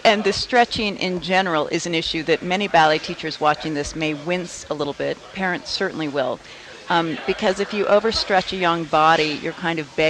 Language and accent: English; Palm Desert, California, United States; Yes, I grew up in California in Palm Desert, which was not exactly an epicenter of great ballet training